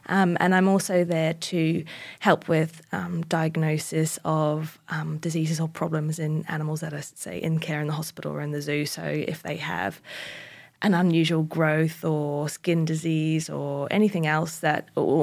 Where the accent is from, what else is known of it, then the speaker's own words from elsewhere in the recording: Northland, New Zealand; I was born in North New Zealand, in Northland, and grew up on a small farm. Well, my parents weren't farmers, but we had like 15 acres.